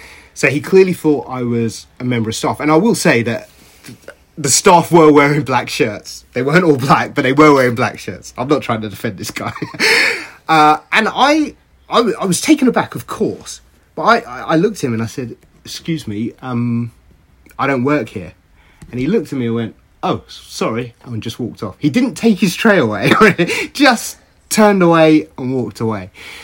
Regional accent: London, United Kingdom; I had predominantly white friends growing up, nearly exclusively white. I grew up in Maida Vale, St John's Wood, and you just went home and lived with it.

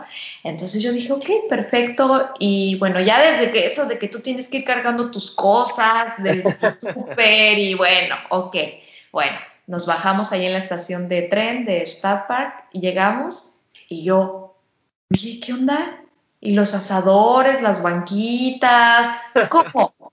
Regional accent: Mexico; Pero cuando vienes completamente siendo mexicano y te adaptas a este nuevo contexto, pues bueno, es también toda una aventura

